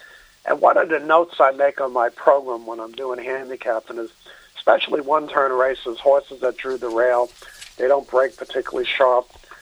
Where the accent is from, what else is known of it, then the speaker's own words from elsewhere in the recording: New York City, New York, United States; When I was living in New York City, when I grew up in New York City, you'd wait for a day where it rained to go to Aqueduct